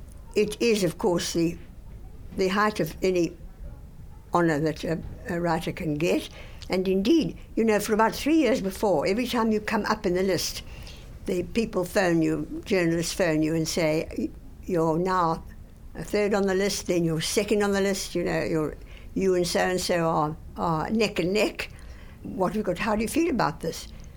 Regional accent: South Africa; started indeed to have to spend my life not as a white but as a South African with black and white

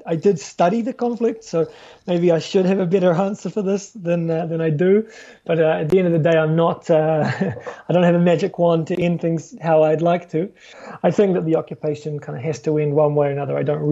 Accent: New Zealand; especially as a Kiwi, you can, or as a foreigner, I should say

